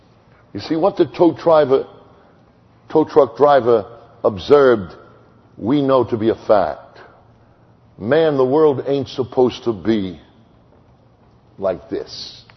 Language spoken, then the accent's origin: English; Brooklyn, New York, United States; I'm from Brooklyn, but a flock of turkeys.